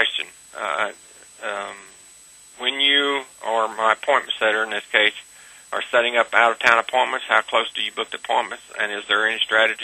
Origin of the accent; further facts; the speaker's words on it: the South, United States; accent: southern; Other times, my southern accent kind of comes into play.